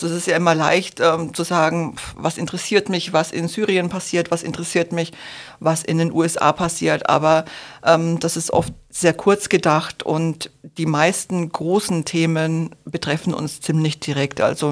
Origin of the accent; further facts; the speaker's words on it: Bavaria, Germany; Ich komme nämlich ursprünglich aus Franken